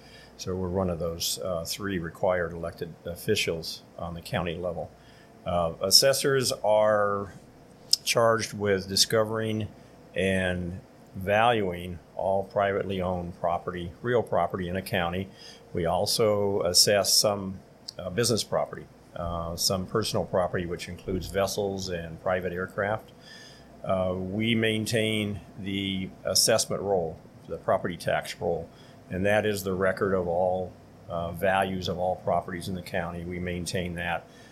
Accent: Calexico, California, United States; also born or lived in Brawley; I was born in Brawley, 1955. I grew up on a farm east of Calexico on Jasper Road. I went through local schools, Jasper Elementary School, and then elementary schools, junior high in Calexico, graduated Calexico High School.

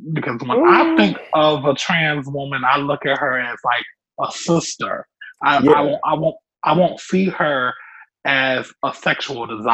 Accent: Florida, United States; Because I'm from Florida, and I see it a lot here, and especially in Georgia.

